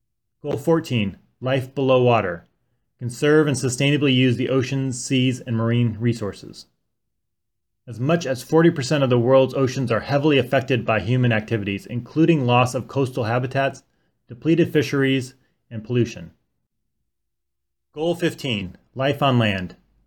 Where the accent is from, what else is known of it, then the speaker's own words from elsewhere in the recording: Iowa City, Iowa, United States; I grew up in Iowa City my whole life, and that is where the University of Iowa is located.